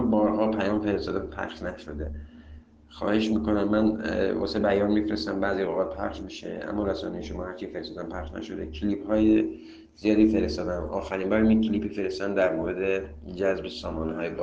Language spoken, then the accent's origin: Persian; Tehran, Tehran Province, Iran; من به عنوان یه ایرانی، یه تهرانی، یه جنوب شهری این چیز رو کاملا میدونم